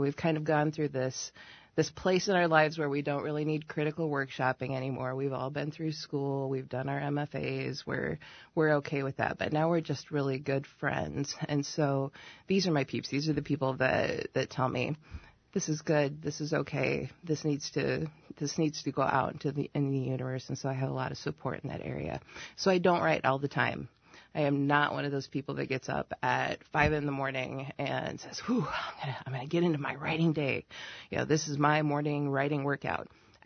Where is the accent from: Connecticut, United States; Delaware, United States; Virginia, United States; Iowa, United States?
Iowa, United States; Des Moines; also born or lived in Sioux Falls, South Dakota; I grew up in Des Moines. I went to high school in Sioux Falls, South Dakota. I went to Iowa State.